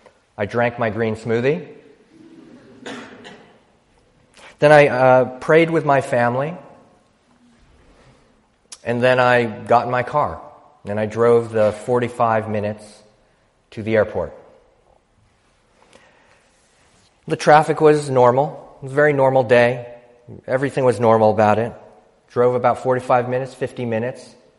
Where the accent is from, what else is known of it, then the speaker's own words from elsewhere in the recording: Philadelphia, Pennsylvania, United States; U.S. Air, because I'm from Philadelphia, which means you fly U.S. Air.